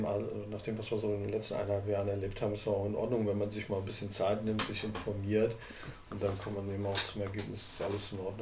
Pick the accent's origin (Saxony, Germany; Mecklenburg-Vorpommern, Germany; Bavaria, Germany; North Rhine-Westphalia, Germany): North Rhine-Westphalia, Germany; Ich komme ja aus dem Rheinland.